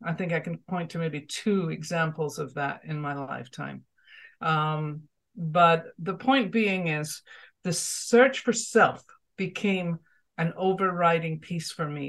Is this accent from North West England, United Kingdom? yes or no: no; Edinburgh, Scotland, United Kingdom; born there; connect once more with my homeland, because as you know, I was born in Edinburgh.